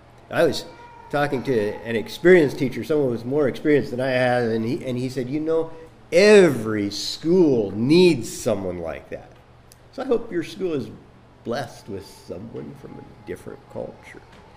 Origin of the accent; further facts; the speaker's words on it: California, United States; I'm from California, so that's kind of a sensitive subject with me.